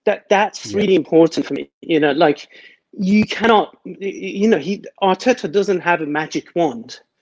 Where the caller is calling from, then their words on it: Canada; I'm from Canada this evening.